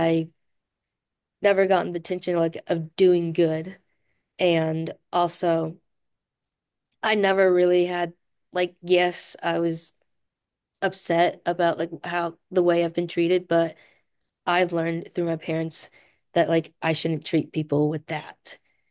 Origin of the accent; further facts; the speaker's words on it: China; everything was just like so overwhelming for me because I came from China and just I wanted to be like a good child because I did not want to get sent back.